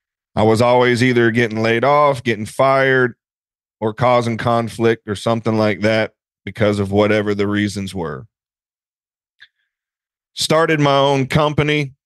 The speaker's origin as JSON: {"language": "English", "region": "Georgia", "country": "United States", "tie": "born or raised there", "said": "I'm 37 years old. I was born and raised here in Georgia. I own a farm in South Fulton on 20 acres."}